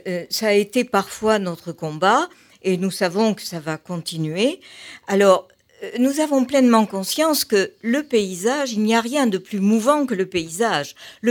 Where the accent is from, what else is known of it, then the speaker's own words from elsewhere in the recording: Sainte-Alauzie, Occitanie, France; born there; Je suis née en Quercy-Blanc, dans une petite commune qui porte le joli nom de Sainte-Alauzie.